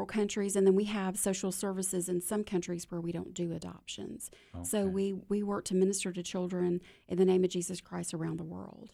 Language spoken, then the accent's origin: English; Nigeria; Well, I'm from different places. I was asked where I was from, and I grew up in Nigeria as a missionary kid